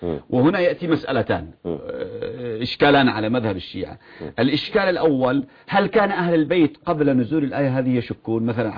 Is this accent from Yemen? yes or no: yes; Yemen; عندنا في اليمن نكتة